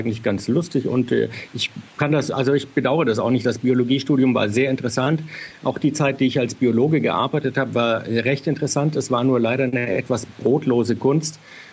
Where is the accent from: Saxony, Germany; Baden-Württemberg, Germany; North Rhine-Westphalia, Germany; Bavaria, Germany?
Bavaria, Germany; Fürth; born there; Geboren bin ich in Fürth in Bayern.